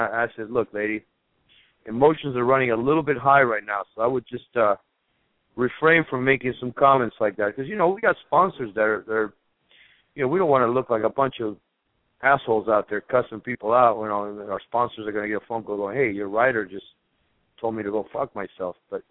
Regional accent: Argentina; English is a second language; I'm sure some of you guys picked up an accent. I'm from Argentina, South America.

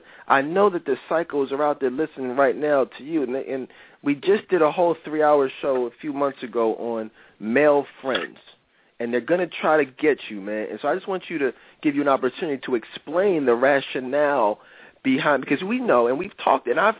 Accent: Philadelphia, Pennsylvania, United States; We're from Philly, guys. Marv and I are both live in Philly.

